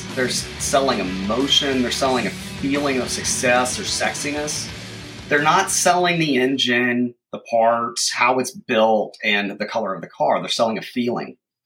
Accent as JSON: {"language": "English", "region": "the South", "country": "United States", "tie": "born or raised there", "said": "One, I grew up in the South, and there are certain social norms you follow."}